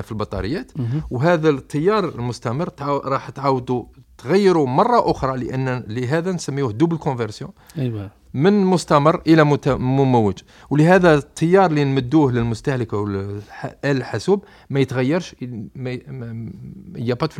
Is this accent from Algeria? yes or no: yes; Algeria; عندنا في الجزائر